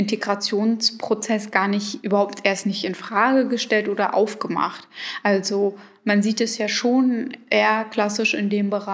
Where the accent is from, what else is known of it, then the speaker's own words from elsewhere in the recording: Schwerin, Mecklenburg-Vorpommern, Germany; moved away as an adult; now in Berlin, Germany; also ich bin hier aufgewachsen in Schwerin und bin dann 2008 nach Berlin gegangen zum Studieren